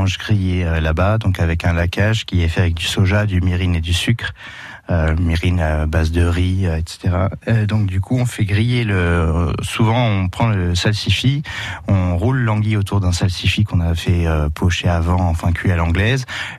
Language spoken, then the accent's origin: French; Brittany, France; j'ai de la famille à Castillon. Je suis breton avec un peu de sang périgourdin, Dordogne et tout.